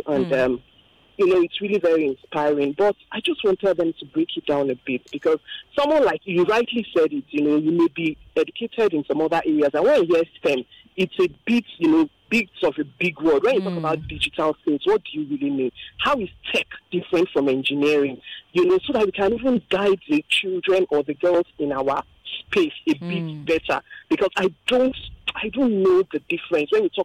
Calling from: Lagos, Nigeria; I'm calling from Island, Lagos Island.

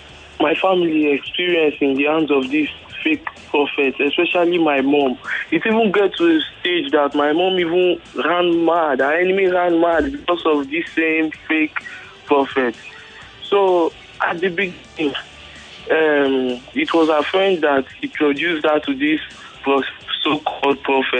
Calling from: Ikorodu, Lagos, Nigeria; I'm calling from Ikorodu.

